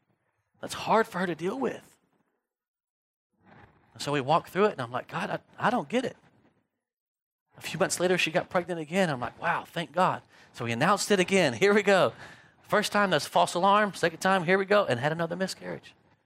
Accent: Texas, United States; now in Longview, United States; I'm from the Dallas-Fort Worth area. There's no such thing as space.

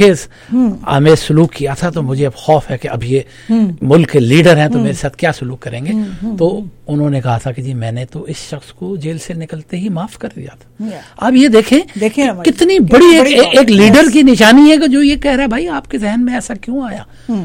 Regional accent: Rawalpindi, Punjab, Pakistan; چونکہ میرا پنڈی سے تعلق ہے

